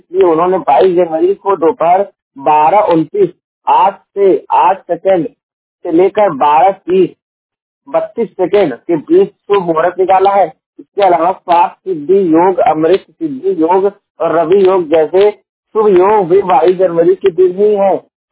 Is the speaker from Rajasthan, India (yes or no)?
no; Uttar Pradesh, India; मैं उत्तर प्रदेश के जौनपुर जिले का निवासी हूँ